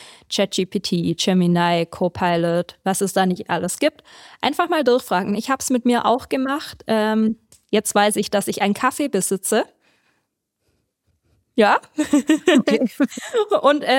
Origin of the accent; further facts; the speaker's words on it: Baden-Württemberg, Germany; ich komme aus dem Schwabenländle, hört man ja vielleicht.